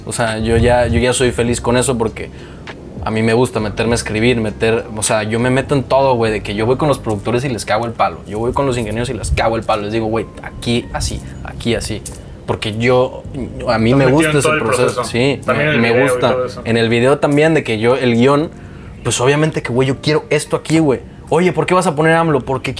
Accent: Cancún, Quintana Roo, Mexico; No solo es el rey de la selva porque soy de Cancún, güey.

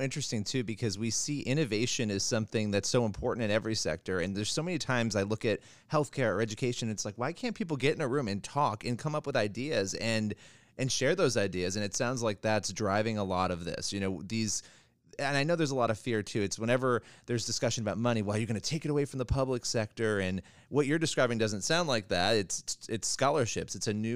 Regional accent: Rochester, New York, United States; I grew up in Rochester, New York

